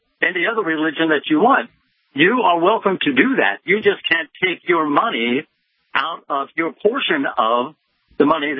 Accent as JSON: {"language": "English", "region": "Virginia", "country": "United States", "tie": "born or raised there", "said": "I grew up in Virginia, which is a commonwealth."}